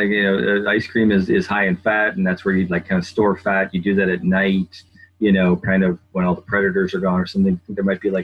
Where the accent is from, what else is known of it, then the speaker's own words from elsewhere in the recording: Canada; I'm from Canada